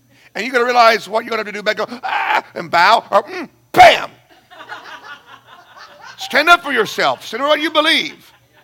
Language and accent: English; United States; And I come from a good country. It's not perfect, but it's a good country. I like it. I love being an American.